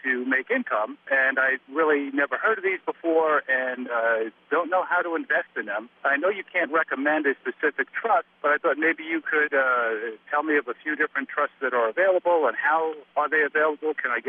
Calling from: New York, United States; I'm from New York, and I enjoy your show on podcast.

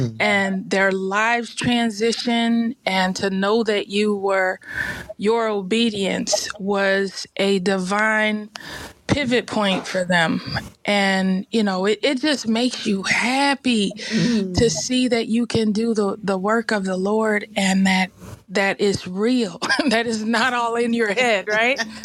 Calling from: Boston, Massachusetts, United States; I am tapping in from Boston, Massachusetts this morning.

